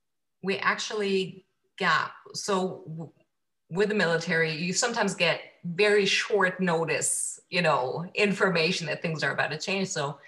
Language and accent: English; Germany; English is a second language; I'm actually from Germany, so you'll probably hear like a slight accent here and there.